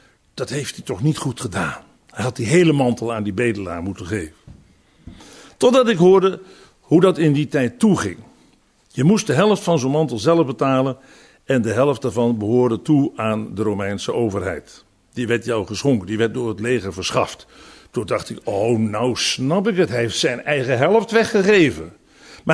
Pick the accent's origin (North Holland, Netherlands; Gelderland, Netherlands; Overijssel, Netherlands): North Holland, Netherlands; Zaandam; Ik herinner me als klein kind in Zaandam dat ik ook met zo'n lampionnetje heb gelopen.